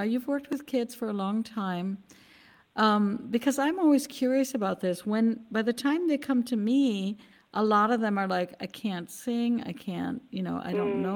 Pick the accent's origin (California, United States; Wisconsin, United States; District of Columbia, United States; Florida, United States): Wisconsin, United States; Where I come from Wisconsin, and so when we had thunderstorms, you know, the lights, we'd lose electricity